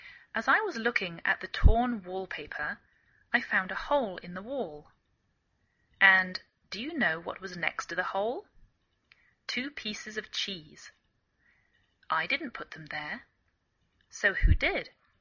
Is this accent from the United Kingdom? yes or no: yes; England, United Kingdom; now in United States